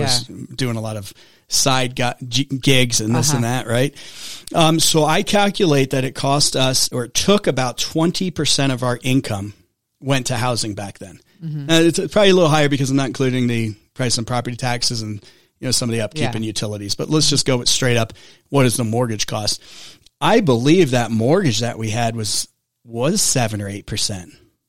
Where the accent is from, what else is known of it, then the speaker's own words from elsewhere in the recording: New York, United States; I'm from New York originally.